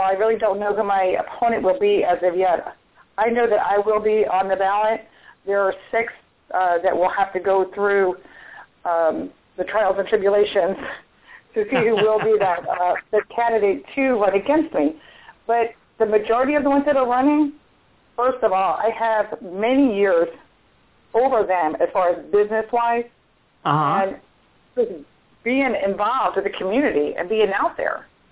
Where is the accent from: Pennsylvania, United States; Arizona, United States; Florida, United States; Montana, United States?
Pennsylvania, United States; Philadelphia; originally I'm from Philadelphia, but I've been here for over 40 years.